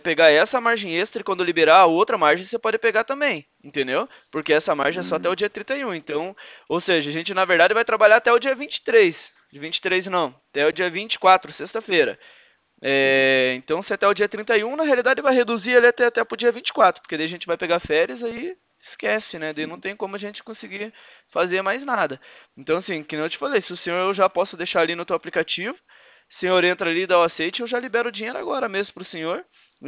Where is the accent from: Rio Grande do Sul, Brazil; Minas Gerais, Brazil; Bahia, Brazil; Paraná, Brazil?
Paraná, Brazil; Curitiba; sou daqui de Curitiba.